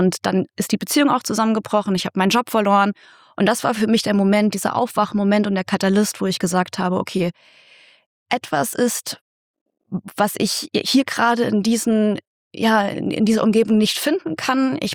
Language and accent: German; Fulda, Hesse, Germany; moved away as an adult; also born or lived in Berlin; ich bin gebürtige Fuldarin, aufgewachsen in der Wiesenmühlstraße. Hm. Und ja, ich bin mit 18 bin ich aus Fulda rausgezogen, weggezogen nach Berlin, habe dort studiert, Journalismus.